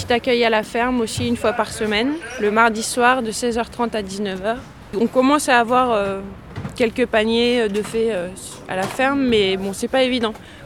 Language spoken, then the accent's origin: French; Auvergne-Rhône-Alpes, France; also born or lived in Lot; On est d'Auvergne, nous on est du Puy-de-Dôme, voilà. Et on a passé un temps dans le Lot